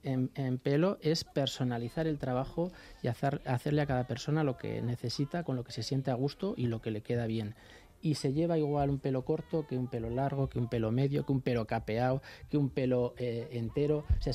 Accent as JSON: {"language": "Spanish", "town": "Pamplona", "region": "Navarre", "country": "Spain", "moved": "as an adult", "said": "Yo me fui de Pamplona, porque yo soy de Pamplona y tengo mis peluquerías en Pamplona. Me fui de Pamplona ganando 58.000 pesetas al mes en el año 91 y llegué a Londres"}